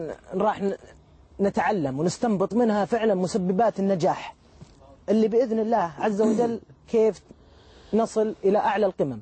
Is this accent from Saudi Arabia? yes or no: yes; Riyadh, Riyadh Province, Saudi Arabia; أنا من الرياض من السعودية